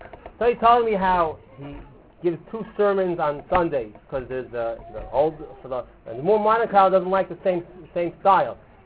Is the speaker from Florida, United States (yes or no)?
yes; Florida, United States; And I remember I grew up in Florida, and swimming was a very great deal.